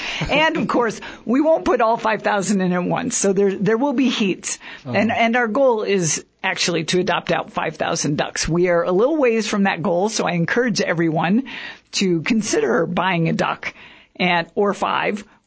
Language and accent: English; Chicago, Illinois, United States; early 1900s in Chicago, of all places, okay. Which is originally my hometown.